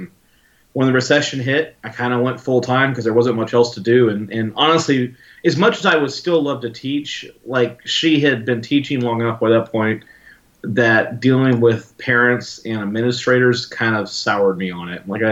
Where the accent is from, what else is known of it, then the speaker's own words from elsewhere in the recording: Elk Grove, California, United States; Elk Grove specifically. So it's hard to tell now because they look like they're the same city